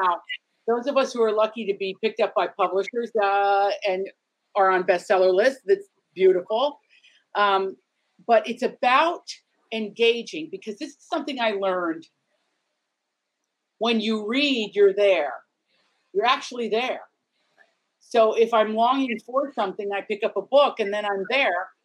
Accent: Big Stone Gap, Virginia, United States; Well, I grew up in Appalachia. I grew up in a town called Big Stone

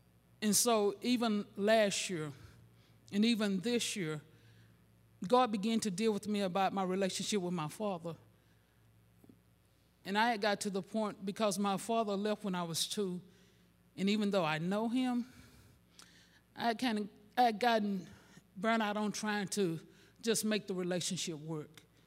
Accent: St. Augustine, Florida, United States; I'm just as country can be. I'm from St. Augustine, so then some of my words don't come out like yours.

